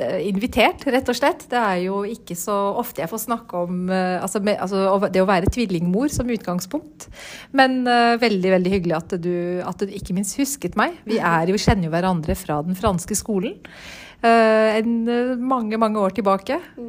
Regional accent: Oslo, Norway; Jeg født og oppvokst her I Oslo, som Oslo-jente, men jeg har foreldre som har røtter da I Midtøsten og Iran. Altså nærmere sagt Libanon og Syria.

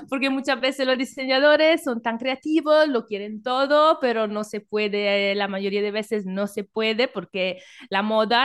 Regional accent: Italy; Spanish is a second language; now in Spain; como has dicho, soy italiana, pero llevo 5 años viviendo en España.

